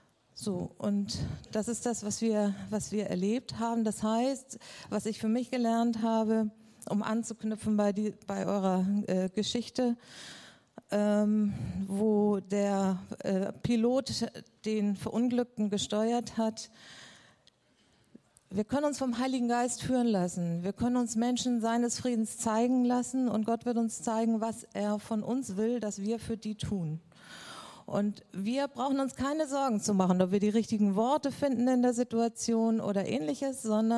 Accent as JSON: {"language": "German", "region": "Hamburg", "country": "Germany", "said": "Außerdem bin ich Hamburgerin. Und Hamburger sind eher so ein bisschen distanziert und reserviert."}